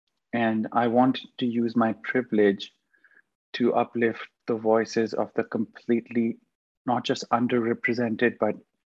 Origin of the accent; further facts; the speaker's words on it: Pakistan; now in Canada; But I am from Pakistan, as you know, and Pakistan is far, far, far behind.